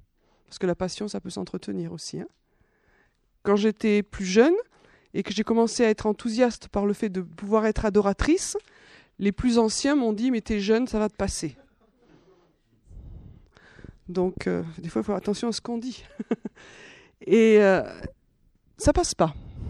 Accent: France; Parce qu'en tant que Français, on a quand même quelque chose de spécial.

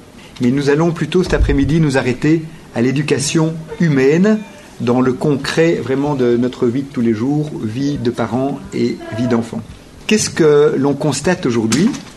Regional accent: Belgium; nous venons de Belgique

